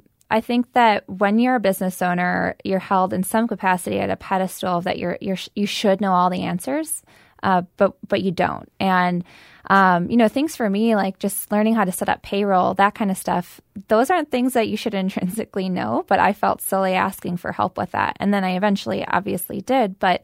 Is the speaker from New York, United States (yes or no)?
no; Eau Claire, Wisconsin, United States; You know, I'm from Eau Claire, and so it's my hometown, it's my home base